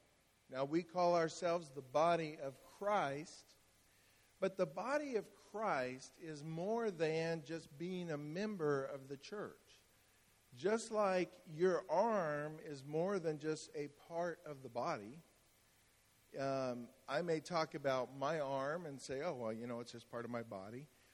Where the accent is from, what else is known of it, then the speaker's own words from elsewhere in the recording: California, United States; I'm from California, so it's actually Disneyland.